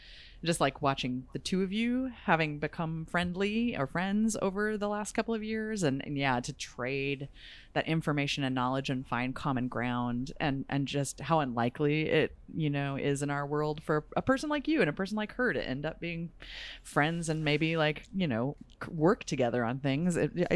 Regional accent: Kansas City, Missouri, United States; KC news out of Kansas City, my hometown.

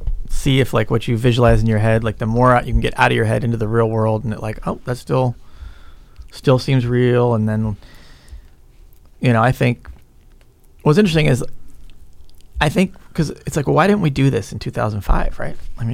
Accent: England, United Kingdom; born there; And I was born in England

